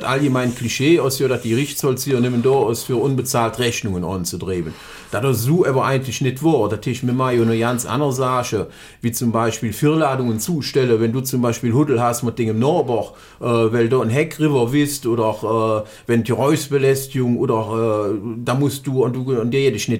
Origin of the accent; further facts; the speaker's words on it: Rhineland, Germany; Ich bin 41 Jahre alt und ich stamme aus Rheinland.